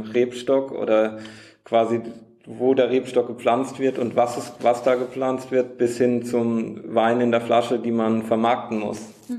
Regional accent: Wachenheim, Rhineland-Palatinate, Germany; ich komme aus Wachenheim, da sieht man halt auch öfter mal einen Traktor. Und drumherum, ich wohne 50 Meter weg vom Feld.

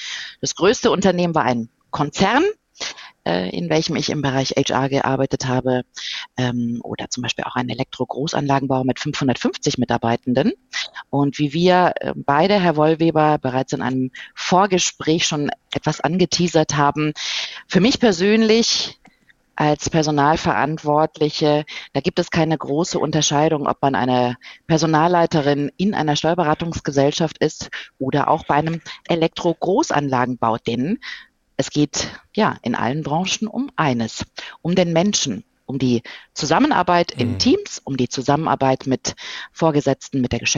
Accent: Munich, Bavaria, Germany; Und ich komme aus München. Ja, hier arbeite ich auch bei der PSW, PSW GmbH Steuerberatungsgesellschaft.

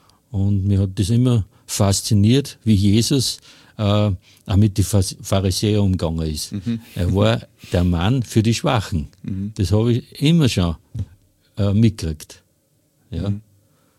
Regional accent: Hofkirchen im Traunkreis, Upper Austria, Austria

